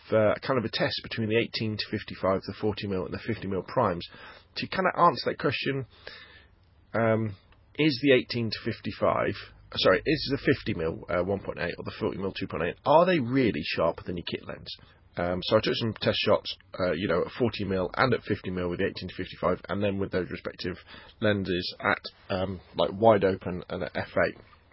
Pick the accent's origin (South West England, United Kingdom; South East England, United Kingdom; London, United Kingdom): South East England, United Kingdom; Gosport; photo walk down Gosport High Street. Kind of my version, my attempt at street photography. Again, it's my hometown